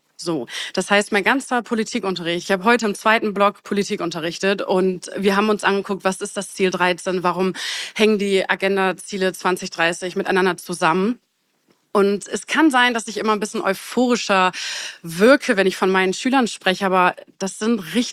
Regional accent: Bremerhaven, Bremen, Germany; Ich komme aus Bremerhaven, aber mir geht's gut.

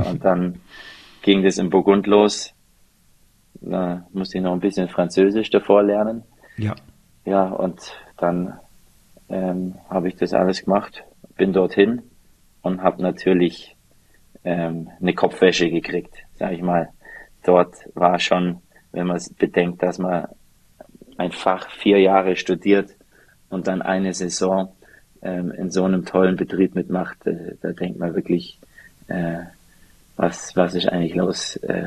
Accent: Bavaria, Germany; Dort, wo halt mein Herz hingehört und hier der Bayerische Bodensee, wo ich aufgewachsen bin.

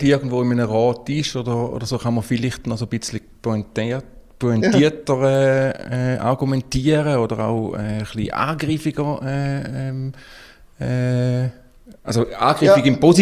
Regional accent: Appenzell, Switzerland; Ich bin aufgewachsen im Kanton Appenzell.

